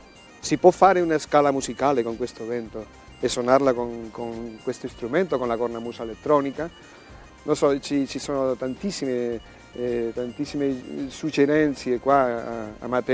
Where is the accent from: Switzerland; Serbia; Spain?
Spain; Asturias; Io sono nato al seno di una famiglia molto collegata alle tradizioni popolari della mia terra, delle Asturie.